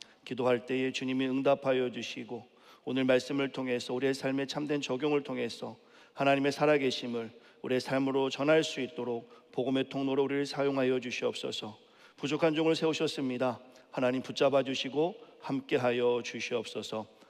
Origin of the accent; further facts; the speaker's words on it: Onyang, South Chungcheong, South Korea; 저의 고향은 충청도 온양입니다. 보시기에는 제가 조금 서울 깍쟁이 같이 생겼지만 예, 충청도에서 자랐어요.